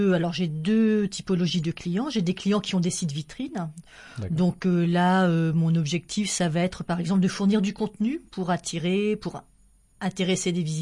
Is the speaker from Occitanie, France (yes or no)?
yes; Montesquieu, Occitanie, France; je suis de Montesquieu, et je travaillais sur Toulouse